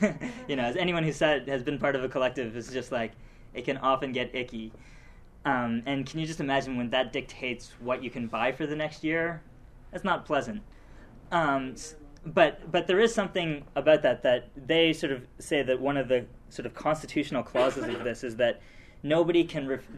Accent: Newfoundland and Labrador, Canada; I'm from Newfoundland.

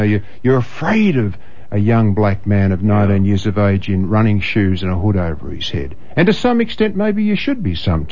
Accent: Australia; And I'm a white man. I'm from Australia.

